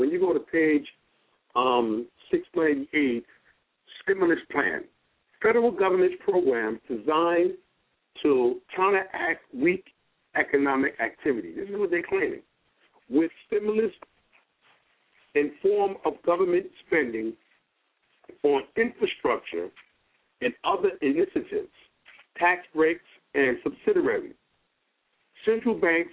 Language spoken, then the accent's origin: English; Bronx, New York, United States; me growing up in the Bronx region